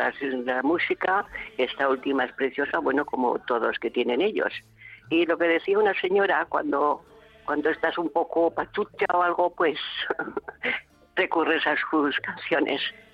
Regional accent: Zaragoza, Aragon, Spain; now in Fiscal, Spain; Nos llamo desde Fiscal, aunque yo soy de Zaragoza, pero hace unos años que vivo en Fiscal, porque mi marido es del territorio.

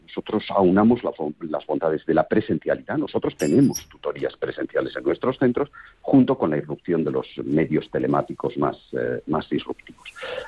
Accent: Huesca, Aragon, Spain; moved away as an adult; now in Madrid, Spain; Y me siento muy orgulloso, muy, muy orgulloso. Yo soy de Huesca, llevo ya 33 años viviendo en Madrid, pero toda mi familia, la de mi mujer y la mía, viven en Huesca.

